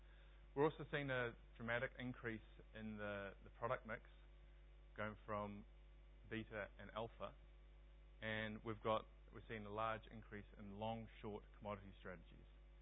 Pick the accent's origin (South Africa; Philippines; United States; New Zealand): New Zealand; now in London, United Kingdom; As I said, I'm from London, but I'm not English. I'm from across the ditch